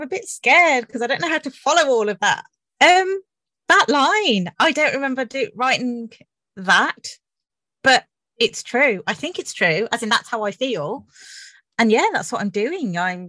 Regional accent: Dudley, West Midlands, United Kingdom; Well, I grew up in Dudley and I've got two sisters, one either side of me. So I'm a middle child.

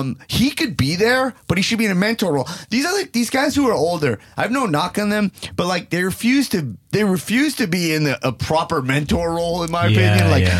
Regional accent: New York, United States; We're from New York. The same place.

